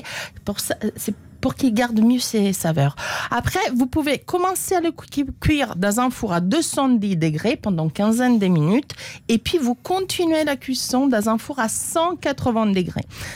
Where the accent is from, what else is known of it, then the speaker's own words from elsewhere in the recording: Rome, Lazio, Italy; born there; Moi non plus. Moi, je suis née à Rome.